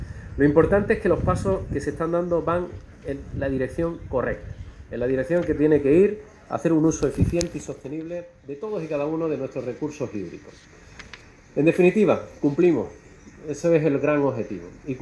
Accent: Málaga, Andalusia, Spain; como malagueño y conocedor del déficit hídrico que tenemos en nuestra provincia y en el resto de Andalucía

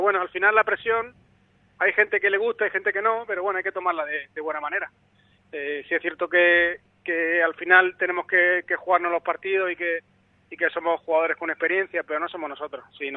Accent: Andalusia, Spain; yo como andaluz, pues me gustaría que todo el equipo influyente de Andalucía pues pudieran estar en categoría grande

